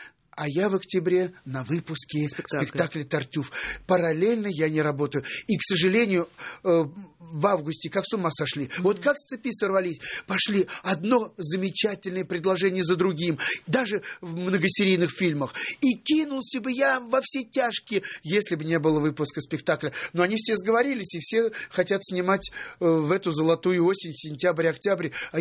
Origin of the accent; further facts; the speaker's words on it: Orekhovo-Zuyevo, Moscow Oblast, Russia; я бесплатно привозил свои премьерные фильмы в родной город. Кстати, город Орехово-Зуево, привет тебе. Я почетный гражданин этого города.